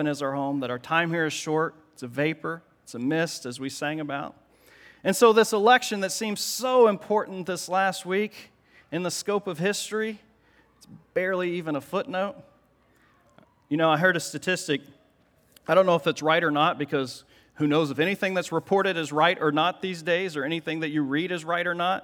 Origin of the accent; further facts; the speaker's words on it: Indiana, United States; but I'm from Indiana, and so we watch basketball. And I'm a Hoosier at heart.